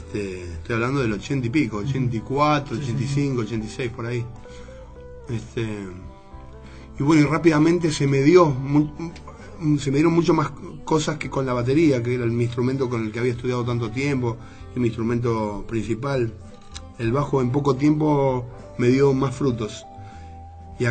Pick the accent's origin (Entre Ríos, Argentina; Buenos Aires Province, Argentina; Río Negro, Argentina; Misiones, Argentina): Buenos Aires Province, Argentina; El Palomar; Luego se me dio bastante rápido cuando vinimos a vivir a Capital. Nosotros somos de Palomar.